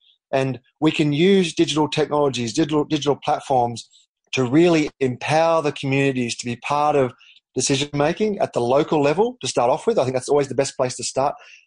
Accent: Canberra, Australian Capital Territory, Australia; I still believe that my hometown, Canberra, where I was lucky enough to work on their smart city program for many years

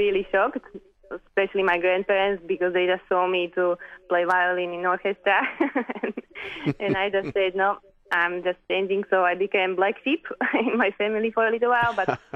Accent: Slovakia; I'm from Slovakia, from a small country in the middle of the Europe. I grew up in the city, but all my family are for generations musicians, and I also played violin since I was three.

